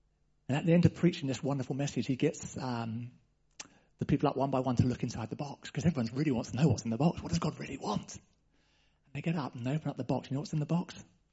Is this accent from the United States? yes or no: no; England, United Kingdom; That deserves more than a polite ripple of applause. We're too English.